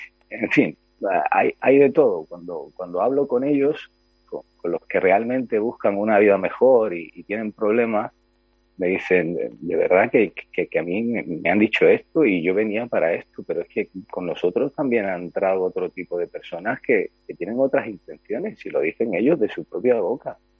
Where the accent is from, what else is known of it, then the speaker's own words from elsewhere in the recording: Ceuta, Spain; y los que no queremos salir perjudicados somos las personas de Ceuta